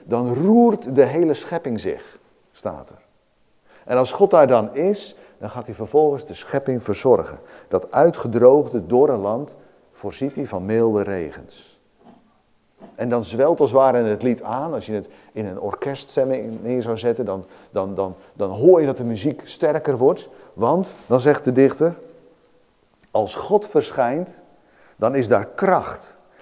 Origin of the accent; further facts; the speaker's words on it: Oud-Alblas, South Holland, Netherlands; toen ik op de lagere school zat, moest ik hem vanuit de oude berijming uit mijn hoofd leren. En bij ons in Oud-Alblas, waar ik woonde